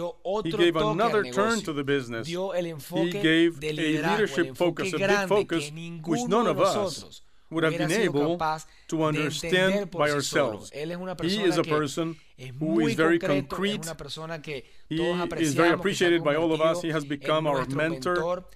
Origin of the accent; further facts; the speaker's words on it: Israel; English is a second language; now in Madrid, Spain; You can notice from my accent that I'm not Spanish, and I'm actually from Israel originally.